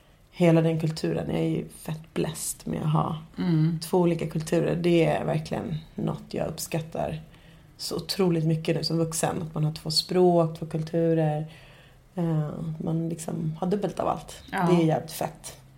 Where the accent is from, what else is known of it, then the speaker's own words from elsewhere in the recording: Nacka, Stockholm County, Sweden; Och jag är också från Stockholm. Jag kommer från en fin förort i Nacka.